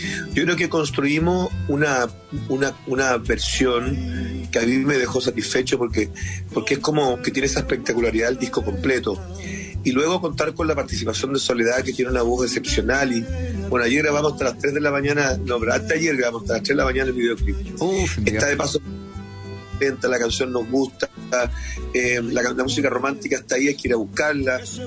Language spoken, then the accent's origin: Spanish; Chile; Yo cambié de domicilio, pero sigo siendo el gran chileno que soy